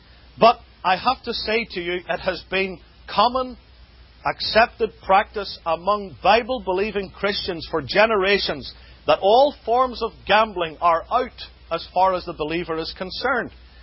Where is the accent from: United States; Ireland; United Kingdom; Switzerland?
United Kingdom; I come from the United Kingdom. It's very hard for me to disguise that when I open my mouth.